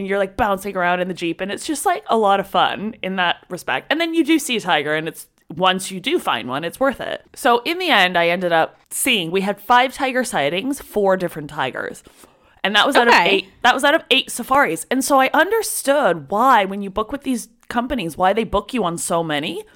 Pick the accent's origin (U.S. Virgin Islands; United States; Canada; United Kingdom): Canada; I'm from Canada.